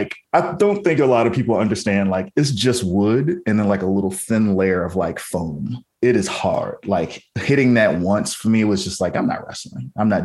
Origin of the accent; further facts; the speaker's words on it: Virginia, United States; I grew up in Virginia, as you know.